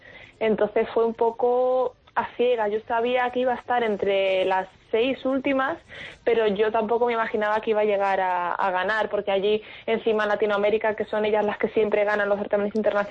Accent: Villarrobledo, Castilla-La Mancha, Spain; de momento creo que también vamos a estar en el Carnaval de Villarrobledo, aquí en mi pueblo, pues presentándolo

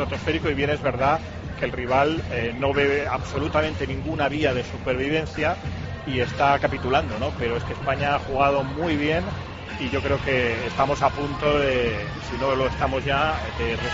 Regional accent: Mexico; Ya. Yo también. Yo soy mexicano.

